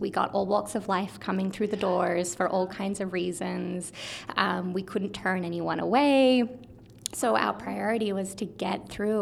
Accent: Australia; So I grew up in Australia. I'm also Canadian.

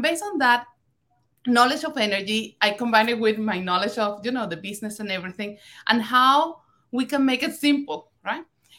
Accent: Venezuela; I'm from Venezuela

